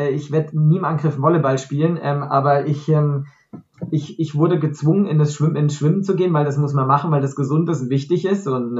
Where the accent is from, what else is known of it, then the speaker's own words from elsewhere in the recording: Freiburg, Baden-Württemberg, Germany; Und dann war in Freiburg, meine Heimatstadt, der erste Marathon.